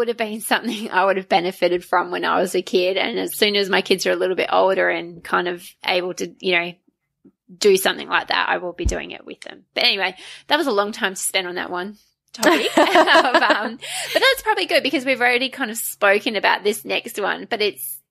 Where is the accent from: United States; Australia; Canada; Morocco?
Australia; also born or lived in Trinidad and Tobago; We had the lives where I was born in Trinidad and Tobago in the Caribbean, and when we lived there, we had money, and then we moved to Australia, and then we didn't.